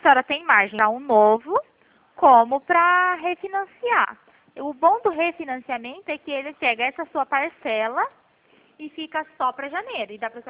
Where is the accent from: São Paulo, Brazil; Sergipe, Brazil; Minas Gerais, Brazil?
São Paulo, Brazil; Pirassununga; que eu sou de Pirassununga, né?